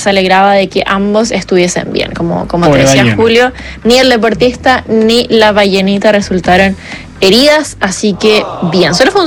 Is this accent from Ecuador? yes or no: no; Caribbean Region, Colombia; Sí, yo soy caribeña.